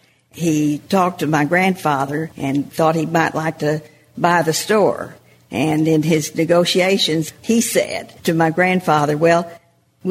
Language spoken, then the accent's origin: English; Vernon, Texas, United States; also born or lived in Wichita Falls / Valiant; I was born in Wichita Falls but went back to live in Valiant for a year, and then we moved to Vernon, Texas when I was a year old.